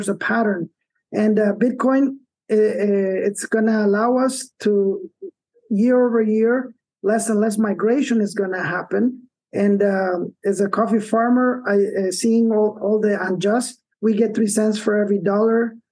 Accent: El Salvador; English is a second language; I am one of the people who had the privilege to study abroad. That's where, you know, I learned English, had the chance to work overseas prior to relocating back to El Salvador when things were even worse than when we had the civil war back in the 80s.

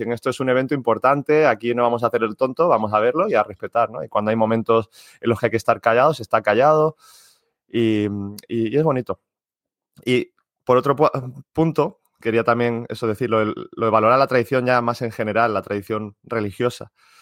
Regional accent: Marbella, Andalusia, Spain; now in Germany; yo soy de Málaga, bueno, de Marbella concretamente, y hace 15 años desde que salí, ahora vivo en Alemania

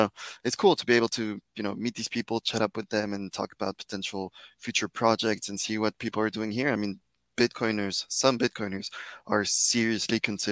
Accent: Poland; moved away as an adult; So I'm half French, half Spanish originally, and but I grew up in Poland. Spent most of my life there, and I was working in Poland until June last year.

